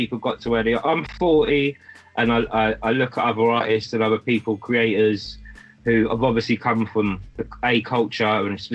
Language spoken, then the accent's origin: English; London, United Kingdom; born there; I was born in London. Growing up with my mum being Irish, there was this connection to Ireland